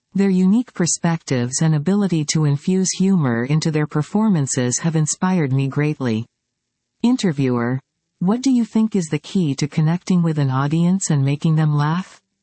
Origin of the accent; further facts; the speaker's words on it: Eastern Region, Uganda; born there; I was born in Eastern Uganda, specifically in Luka District, to a teacher. I come from a Christian family and grew up in the Anglican faith. However, later on, I became a Pentecostal